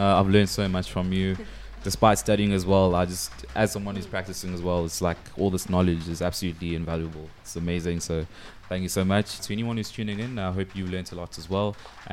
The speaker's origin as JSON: {"language": "English", "country": "South Africa", "said": "How necessary would you say it is for me as a South African artist"}